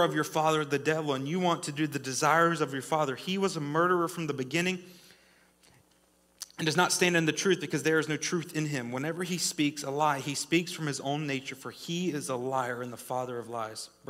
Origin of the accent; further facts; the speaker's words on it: Southern United States, United States; Growing up in the Bible Belt, right?